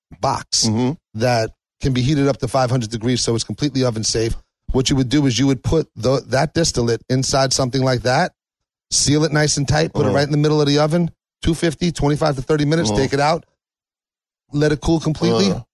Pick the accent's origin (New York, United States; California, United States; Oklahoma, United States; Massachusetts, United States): New York, United States; Brooklyn; I'm from Brooklyn, man. Specificity.